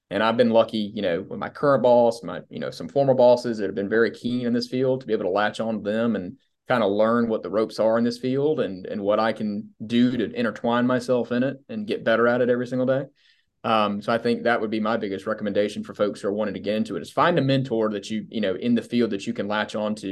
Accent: Sumter, South Carolina, United States; I grew up in Sumter, South Carolina. So my point earlier about being kind of a kid from a small town in South Carolina, it's a small town and in the middle part of the state

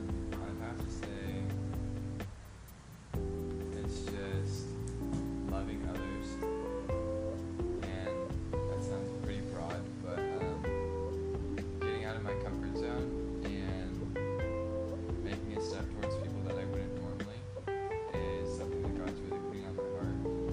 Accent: Sacramento, California, United States; Sacramento, California.

